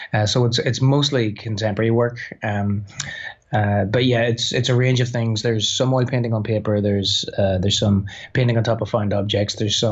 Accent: Northern Ireland, United Kingdom; being Northern Irish, there's always been somewhat of an identity crisis inherent in the Northern Irishness of recent decades, where we're not quite sure whether we're British or Irish or neither or both.

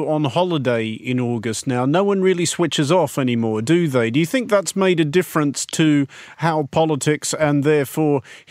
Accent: Australia; now in United Kingdom; I am an Australian

